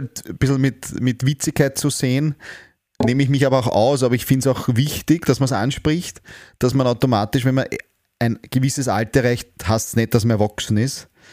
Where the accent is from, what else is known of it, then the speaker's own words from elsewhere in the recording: Austria; Gerade im Österreich, bei uns in Österreich oder im Dachraum ist es dann oft sehr der Neid